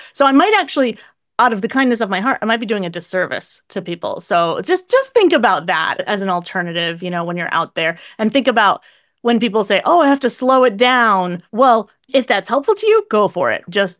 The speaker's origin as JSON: {"language": "English", "region": "Northeast", "country": "United States", "said": "But I'm also from the Northeast, so I'm like a freight train. I speak quickly in English anyways."}